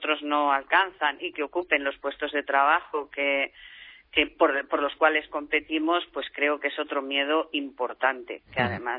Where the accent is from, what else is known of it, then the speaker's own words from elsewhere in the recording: Spain; a ellos, a nosotros, como españoles, a cualquier otra nacionalidad, ¿no?